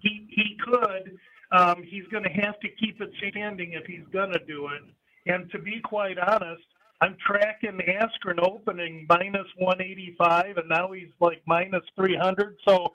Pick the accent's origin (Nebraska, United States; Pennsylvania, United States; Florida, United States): Nebraska, United States; who was a college wrestler in my home state of Nebraska at the University of Kearney.